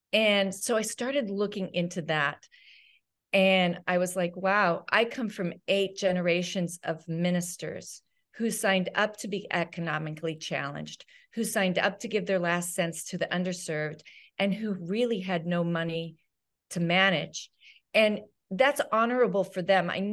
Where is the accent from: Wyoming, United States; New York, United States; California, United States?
Wyoming, United States; I grew up out in Wyoming, and I'd walk out to the field and just hold my hands out and the horses would come.